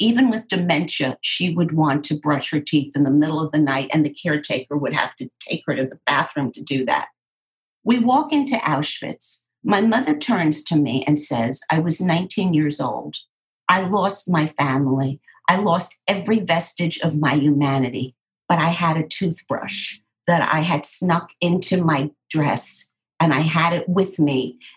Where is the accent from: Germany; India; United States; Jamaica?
Germany; born there; first language German; English is a second language; in German, which is my first language because I was born in Germany